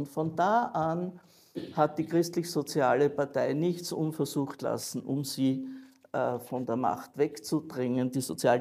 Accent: Traisen, Lower Austria, Austria; ist es in Traisen, meinem Geburtsort und wo meine Eltern lebten, war dort die große Aufbruchsstimmung. Traisen ist ein Industrieort.

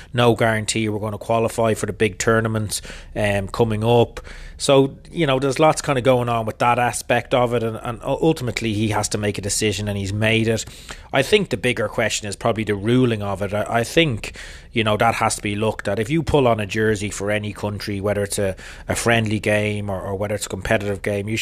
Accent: Ireland; obviously I was born and reared in Ireland, but my mom was born in England and brought up there

